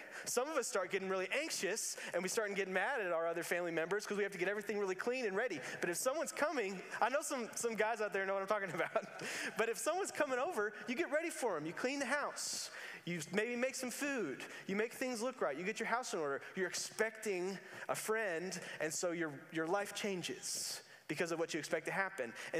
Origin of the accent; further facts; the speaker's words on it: Louisville, Kentucky, United States; now in Bowling Green, United States; I thought it was just a smaller, I'm from Louisville.